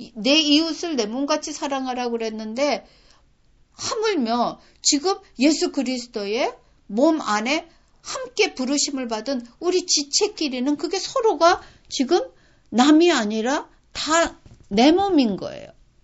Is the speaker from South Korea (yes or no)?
yes; South Korea; now in Japan; 나는 일본 속에서 왔지만 한국에서 자란 사람이고 나는 교포도 아니고 한국인도 아니고 일본인도 아닌 그런 입장에서